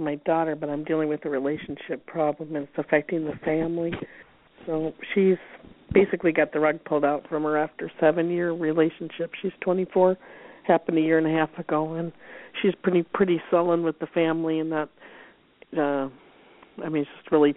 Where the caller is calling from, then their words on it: Minneapolis, Minnesota, United States; from Minneapolis, Minnesota.